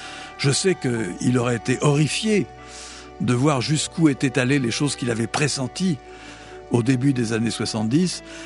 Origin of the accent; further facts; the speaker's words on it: Algeria; born there; J'ai été récemment à Oran, en Algérie, puisque je suis né en Algérie